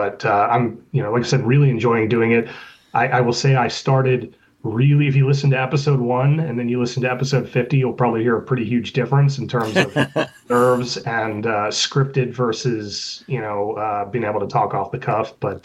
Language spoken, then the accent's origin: English; Santa Barbara, California, United States; also born or lived in Cincinnati; so I was born in Cincinnati, but then when I was about 6 months old, the band moved to Hollywood. And really? Santa Barbara, California. Yeah. So I spent about 5 or 6 years in Santa Barbara, California while they tried to make it.